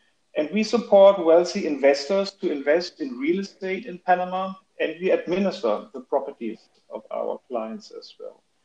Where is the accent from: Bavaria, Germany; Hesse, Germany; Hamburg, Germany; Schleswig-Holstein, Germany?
Hesse, Germany; Frankfurt; English is a second language; Well, I'm 46 years old and I'm here from Frankfurt.